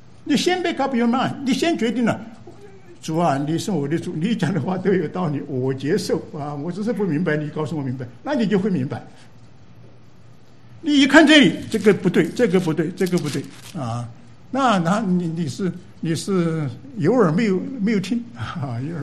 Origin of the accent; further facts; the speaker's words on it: China; 我们中国人说己所不欲无施于人，这是比较 negative，